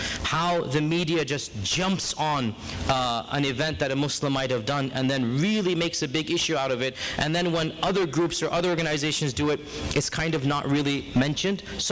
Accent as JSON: {"language": "English", "country": "United States", "said": "And again, I say as an American, I say this as an American"}